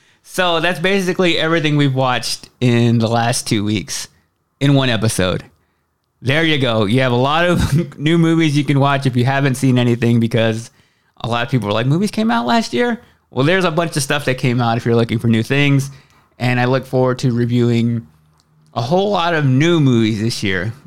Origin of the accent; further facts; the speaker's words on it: Waxahachie, Texas, United States; most of the time when I bring up that I'm from Waxahachie, nobody knows where it is, nobody knows how to pronounce it.